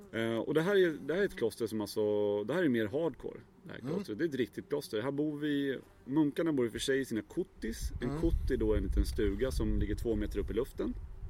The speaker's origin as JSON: {"language": "Swedish", "country": "Sweden", "said": "Ja, jag är från Sverige, säger jag."}